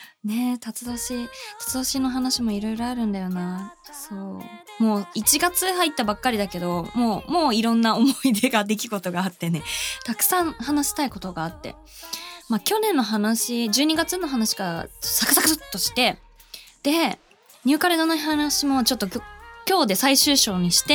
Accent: Urawa, Saitama, Japan; クリスマスの日は自分の生まれ故郷の地元埼玉市浦和の浦和駅東口駅前市民広場にてストリートライブ、クリスマスライブ開催しました。

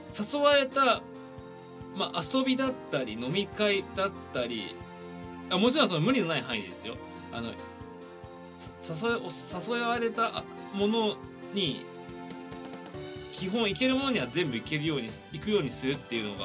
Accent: Tokyo, Japan; 東京都出身です。

